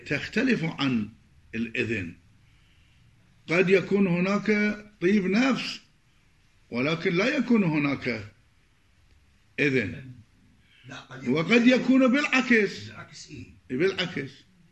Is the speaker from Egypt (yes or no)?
no; Iraq; مثل ما يقولون عندنا بالعراق،